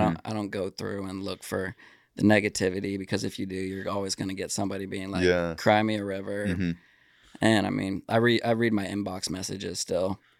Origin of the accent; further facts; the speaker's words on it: Florida, United States; Okay, so I am from Citrus County, Florida, where the manatees are, the springs.